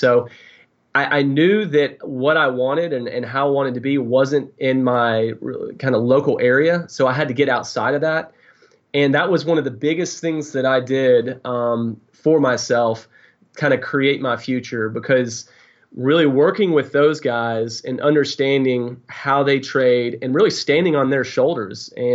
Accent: Tennessee, United States; you know, from my standpoint, I grew up in Tennessee. You know, there aren't hedge funds around the corner in Tennessee.

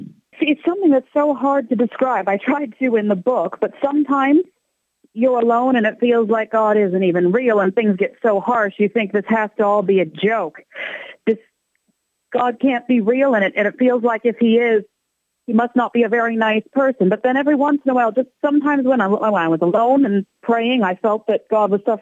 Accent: Columbus, United States; Well, I grew up in Columbus, raised Catholic.

